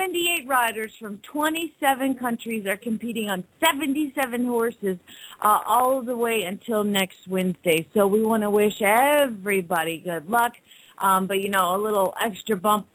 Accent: Phoenix, Arizona, United States; from Phoenix, Arizona

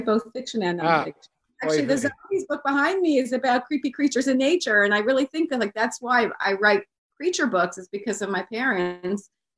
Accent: San Francisco, California, United States; also born or lived in Bronx; I was born in the Bronx in New York. And then my father was drafted during Vietnam. We moved to San Francisco.

